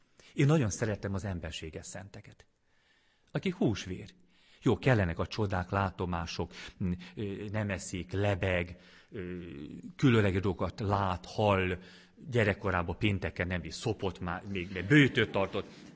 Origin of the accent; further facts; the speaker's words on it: Hungary; Igenis, mi kedveseim, magyarok vagyunk. És egy csodálatos nemzetbe születtünk bele.